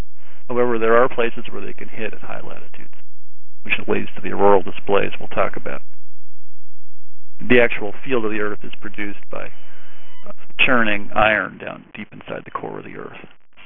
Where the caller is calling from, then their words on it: Coolidge, Arizona, United States; I'm speaking today from Coolidge, Arizona. A nice warm day here.